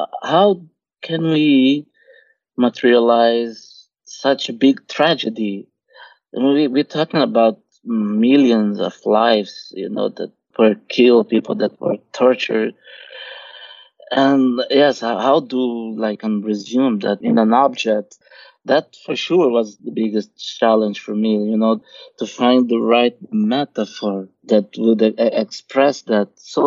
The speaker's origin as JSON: {"language": "English", "country": "Angola", "said": "I'm from Angola, and people that were trafficked from the transatlantic slavery commerce, a third of those people, they came from Angola."}